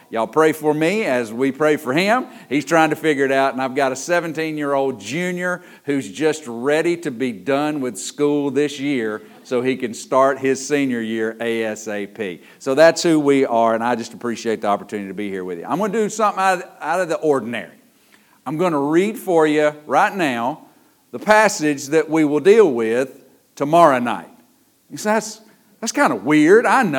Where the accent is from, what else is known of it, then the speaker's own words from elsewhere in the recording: Athens, United States; I'm from the Athens area. I grew up in the country outside of Athens. I know y'all find that hard to believe that I grew up in the country, but that's where I come from.